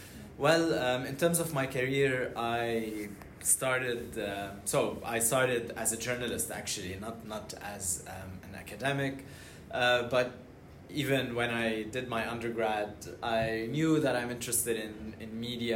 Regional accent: Lebanon; also born or lived in Syria; Growing up in the Middle East, I grew up in Lebanon and Syria

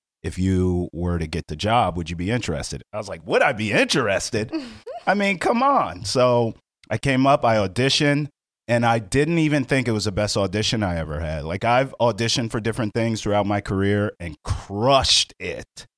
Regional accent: Washington, District of Columbia, United States; of DC radio, which was an emotional day for me, to be honest, to say goodbye to that audience and my hometown. I mean, it's the first time for me leaving the nest, too.

